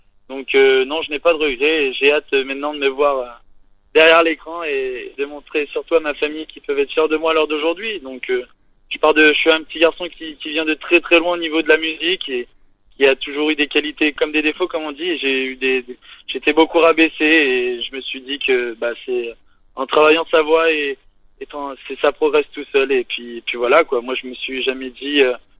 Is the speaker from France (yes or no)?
yes; Nouvelle-Aquitaine, France; ça fait tout drôle quand on vient d'ici, le point de Charente Maritime